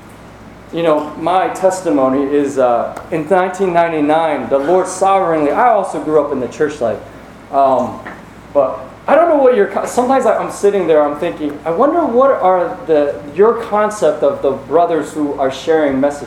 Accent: Franklin, United States; I grew up in Franklin, church in Franklin

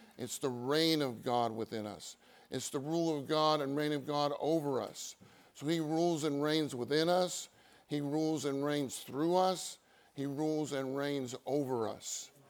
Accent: California, United States; I'm from Southern California, where it's just a tad bit warmer.

